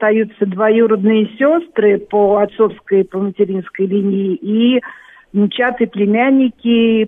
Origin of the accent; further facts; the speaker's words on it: Moscow, Russia; из Москвы